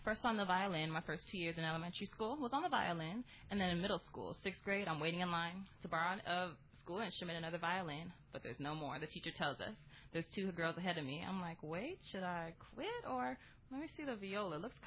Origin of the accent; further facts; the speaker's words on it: Santa Monica, California, United States; now in Las Vegas, United States; From California. Santa Monica, Venice Beach. Born and raised.